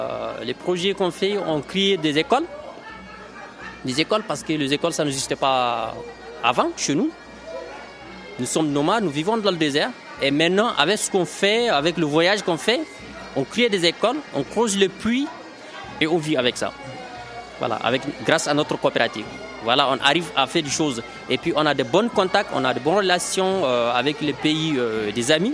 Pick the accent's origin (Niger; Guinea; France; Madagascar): Niger; je viens du Niger.